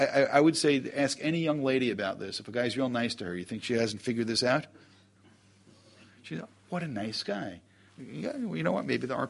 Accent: New York, United States; Look, I don't know how many of you are from New York, but I grew up in New York.

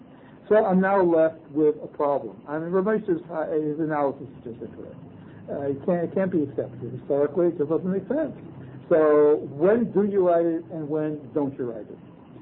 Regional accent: New York, United States; Why you say I come from Kansas City, and why you say I come from New York and not New York City, I don't know.

